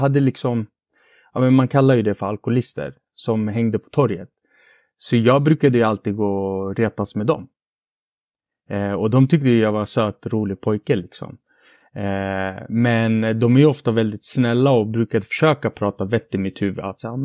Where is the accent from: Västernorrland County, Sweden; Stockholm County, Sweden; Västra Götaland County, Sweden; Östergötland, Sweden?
Stockholm County, Sweden; Flemingsberg; jag är ju uppvuxen i Flemingsberg som idag är klassat som ett utsatt område i Stockholm. Men på min tid så var det ju liksom en traditionell förort som hade socioekonomiska utmaningar.